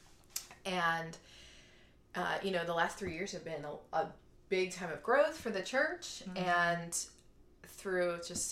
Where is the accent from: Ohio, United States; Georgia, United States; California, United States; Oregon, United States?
Ohio, United States; Cleveland; now in Dallas, United States; So yeah, I grew up in Cleveland, Ohio, in one of the suburbs, and the oldest of four, grew up going to a Methodist church